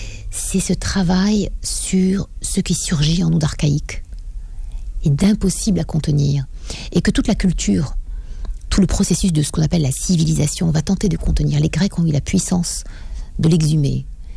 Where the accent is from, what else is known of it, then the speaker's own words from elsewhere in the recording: Morocco; Je viens du Maroc en plus, où c'est pas un pays en guerre